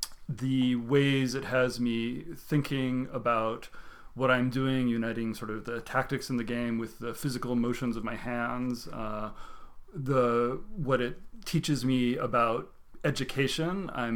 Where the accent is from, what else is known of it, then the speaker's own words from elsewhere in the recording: Oberlin, Ohio, United States; I grew up in Oberlin, which is a college town, but it has a very good conservatory, mm-hmm. So... There's music all over the place there.